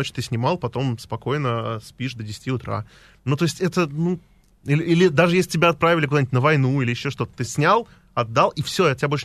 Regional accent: Moscow, Russia; born there; В этот дом мы переехали в 70 каком-то году, не помню, в 6-м, что ли, когда это был последний дом в Москве

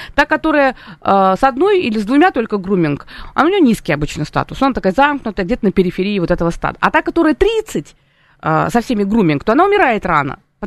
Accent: Moscow, Russia; born there

